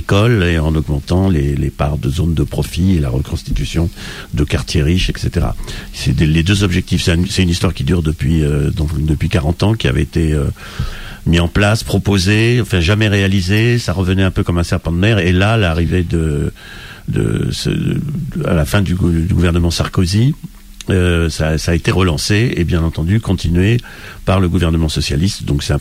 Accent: Poitiers, Nouvelle-Aquitaine, France; Voilà, alors moi je suis de Poitiers

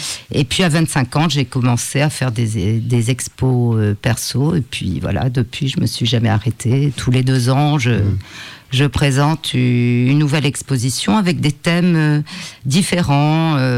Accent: Morocco; born there; Je suis née au Maroc. Et là, il n'y avait pas vraiment de musée ni de galerie

